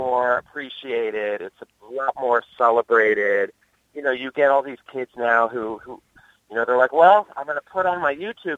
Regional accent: Texas, United States; I think I talked about growing up in Texas.

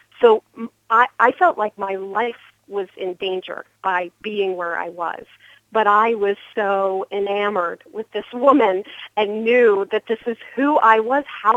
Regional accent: Cincinnati, Ohio, United States; I grew up in Cincinnati, Ohio. I had never met another out person in my life.

